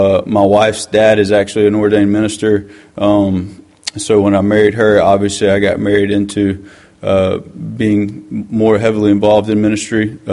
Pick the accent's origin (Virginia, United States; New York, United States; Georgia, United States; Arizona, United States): Georgia, United States; Valdosta; as Glenn said. I'm born and raised in Valdosta, lived here my whole life